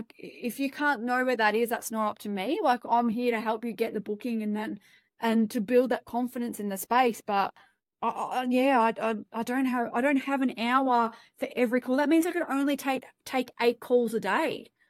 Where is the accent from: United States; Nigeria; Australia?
Australia; accent: Australian; I talk quite fast and I'm very Aussie when I want to be.